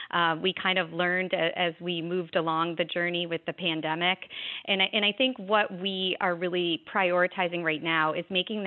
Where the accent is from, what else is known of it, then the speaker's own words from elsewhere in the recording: Chicago, Illinois, United States; also born or lived in South Florida; So I grew up in Illinois, in Chicago, in fact.